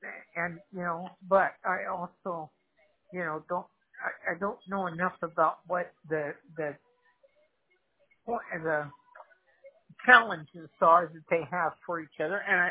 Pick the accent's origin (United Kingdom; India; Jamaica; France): United Kingdom; England; now in United States; Well, I'm from England, so I'm going to say that I am white.